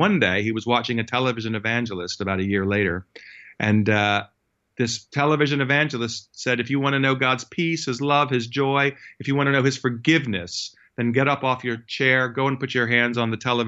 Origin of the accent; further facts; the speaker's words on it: United States; No, actually, I was raised in a Jewish home. And as you can tell from my accent, it actually was in the United States where I grew up.